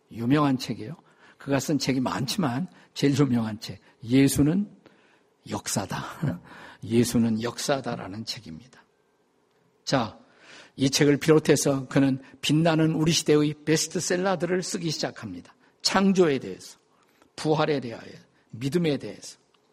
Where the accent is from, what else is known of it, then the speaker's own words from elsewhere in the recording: South Korea; 마치 여러분과 저는 한국 사람인데 한국 사람인 우리가